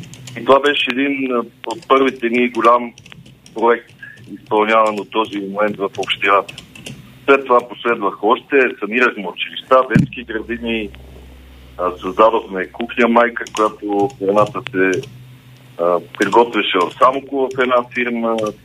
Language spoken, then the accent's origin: Bulgarian; Dolna Banya, Sofia Province, Bulgaria; Когато се кандидатирах през 2007 година, имах амбицията да променя моето родно място